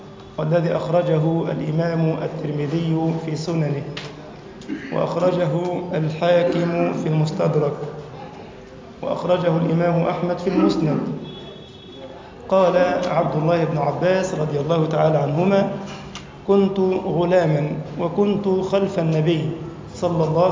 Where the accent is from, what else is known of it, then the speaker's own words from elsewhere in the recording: Egypt; اللهم اجعل بلدنا مصر أمناً أماناً سخاءً رخاءً